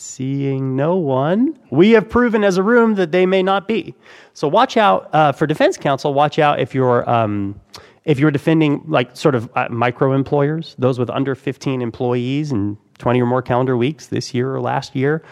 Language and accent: English; Austin, Texas, United States; Obviously, I come from Austin, Texas, where you can have a 10-person employer making $20 million.